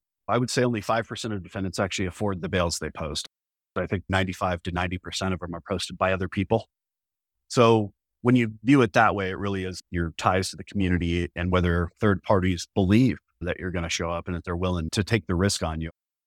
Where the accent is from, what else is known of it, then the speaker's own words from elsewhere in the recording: Colorado, United States; You got my home state of Colorado putting out legislation